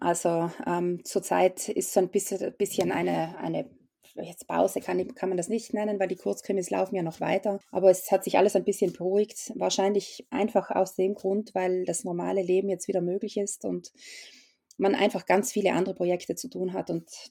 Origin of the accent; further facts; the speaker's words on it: Italy; aber als Italienerin durfte ich nicht einreisen